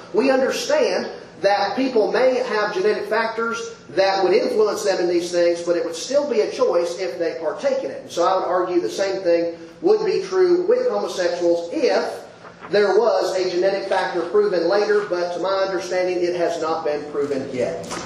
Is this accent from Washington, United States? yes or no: yes; Seattle, Washington, United States; You know, growing up in the Seattle area, I was repeatedly taught all throughout childhood